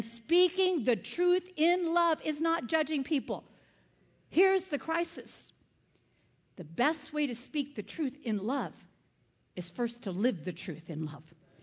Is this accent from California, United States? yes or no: no; Colorado, United States; is that just because I'm from Colorado and people smoke pot there?